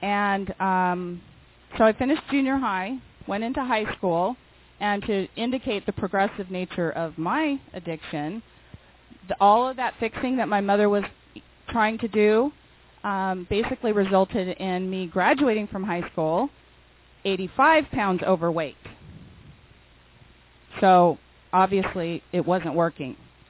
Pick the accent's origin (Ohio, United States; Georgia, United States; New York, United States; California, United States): California, United States; I was raised in Orange County, lived in this area my entire life